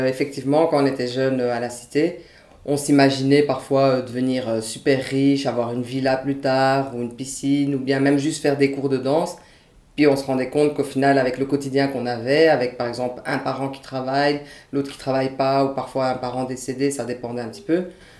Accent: Brussels, Brussels-Capital Region, Belgium; j'ai grandi à Laeken à Bruxelles, donc dans une cité, pendant plus ou moins 20 ans.

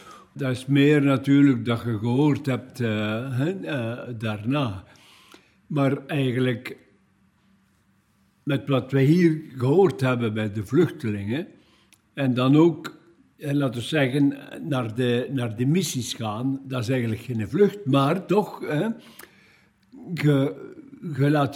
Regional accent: Limburg, Belgium; ik ben eigenlijk dus afkomstig van Limburg. Ik ben geboren in Schuurlaerk, de stad, de 15 januari, in 1942

